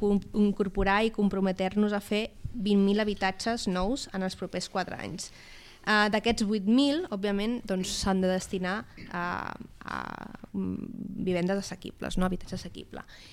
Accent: Caldes de Montbui, Catalonia, Spain; Jo vaig criar-me a Caldes de Montbui

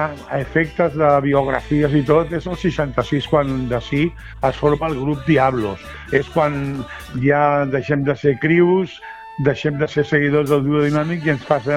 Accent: L'Hospitalet de Llobregat, Catalonia, Spain; Som de l'Hospitalet.

